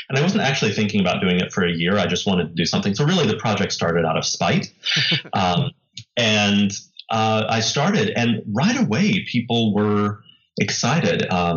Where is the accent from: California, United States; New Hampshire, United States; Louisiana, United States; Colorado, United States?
Colorado, United States; So I am a citizen of the Cherokee Nation in Oklahoma, and I was raised in Colorado.